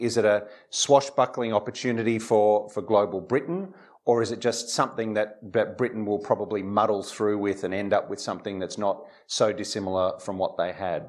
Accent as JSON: {"language": "English", "country": "Australia", "said": "as an Australian"}